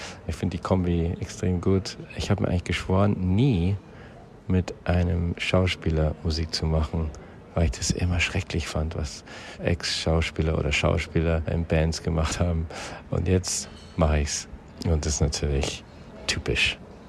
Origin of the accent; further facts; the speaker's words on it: Graz, Styria, Austria; die verbindet, glaube ich, Graz mit Liverpool und Liverpool mit Graz, da wo ich herkomme